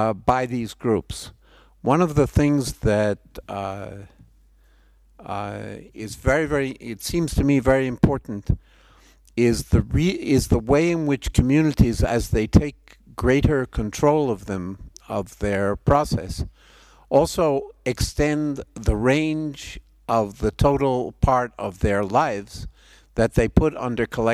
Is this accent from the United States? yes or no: no; Mexico; from Mexico.